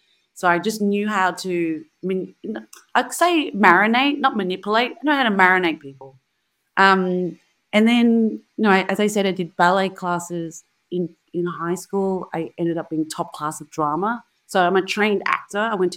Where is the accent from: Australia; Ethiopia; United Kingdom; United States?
Australia; Springvale, Victoria; So it's essentially based in the town that I'm from, Springvale.